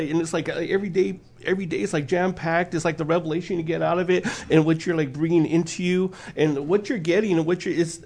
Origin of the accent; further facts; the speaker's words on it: San Diego, California, United States; I'm from California to San Diego